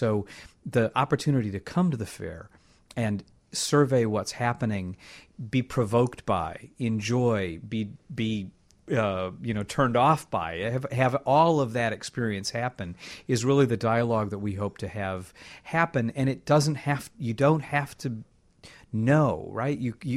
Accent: Rock Island, Illinois, United States; now in Chicago, United States; I'm from Rock Island, Illinois. I was down in Kansas City, big Greek immigrant family here in Chicago.

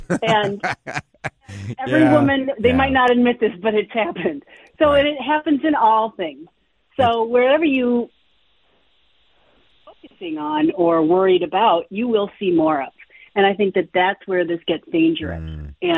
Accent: St. Paul, Minnesota, United States; I grew up in St. Paul and we, you know, my parents and all the people that we lived around, they all had different political leanings

